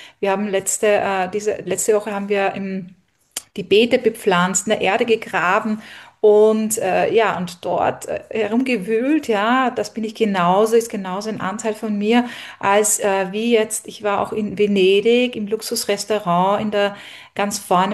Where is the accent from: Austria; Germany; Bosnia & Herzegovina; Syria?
Austria; Ich bin auf einem Bauernhof auch groß geworden in Österreich.